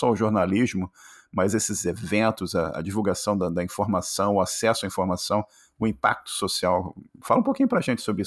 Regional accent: Rio de Janeiro, Brazil; moved away as an adult; now in Canada; você deve lembrar, sendo carioca como eu, da época que você ter um telefone em casa era uma coisa assim, extremamente rara

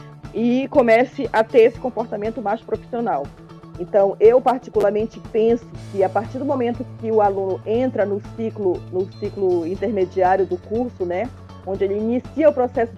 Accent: Amazon, Brazil; Faltou acrescentar que eu sou ribeirinha, sou da Amazônia, né, e sou mulher da floresta.

